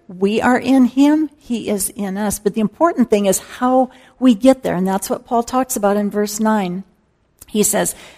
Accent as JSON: {"language": "English", "region": "Midwest", "country": "United States", "tie": "born or raised there", "said": "I grew up in the Midwest where some of these things were just very deep-seated in terms of what it meant"}